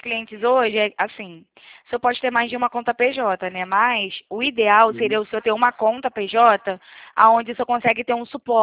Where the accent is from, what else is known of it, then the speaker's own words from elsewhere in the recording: Rio de Janeiro, Brazil; eu sou da zona norte aqui do Rio.